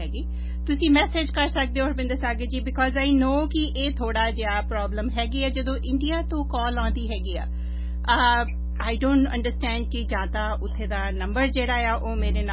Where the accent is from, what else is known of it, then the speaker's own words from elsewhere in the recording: Punjab, India; ਅਸੀਂ ਦੁਆਬੇ ਵਾਲੇ ਵੀ ਰੇਡੀਓ